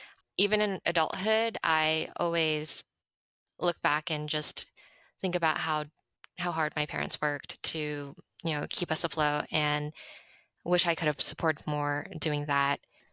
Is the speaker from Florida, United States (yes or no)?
no; Monterey Park, California, United States; born there; and then I was born here. I was born in Monterey Park.